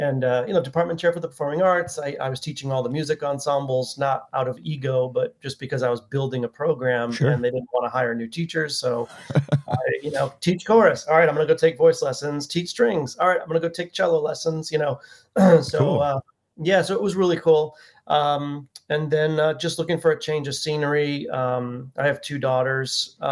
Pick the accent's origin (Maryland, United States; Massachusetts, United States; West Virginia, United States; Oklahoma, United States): Massachusetts, United States; So I grew up in Massachusetts, went down to the University of Miami